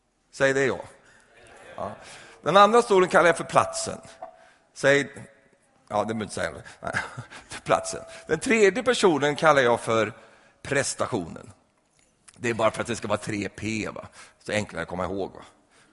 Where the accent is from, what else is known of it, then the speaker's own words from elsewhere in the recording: Sweden; Och eftersom jag är svensk så har jag ett svenskt språk för det mesta.